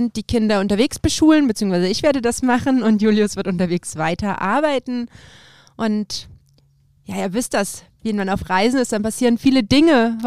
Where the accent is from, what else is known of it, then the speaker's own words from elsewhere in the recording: Berlin, Germany; ich komme auch aus Berlin